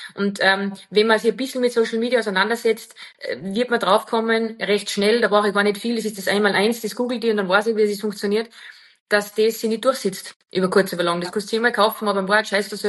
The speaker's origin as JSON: {"language": "German", "town": "Wagrain", "region": "Salzburg", "country": "Austria", "said": "Also ich habe ja einen Dialekt und ich bin aus dem Salzburger Land, aus Wagrain, und ich habe das ja nie versteckt, egal wo wir gelebt haben"}